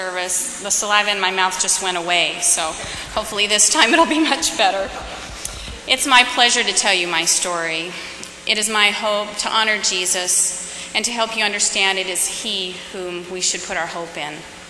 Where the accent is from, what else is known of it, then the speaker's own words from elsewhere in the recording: Glasgow, Scotland, United Kingdom; In my hometown, the people of Glasgow loved my mother.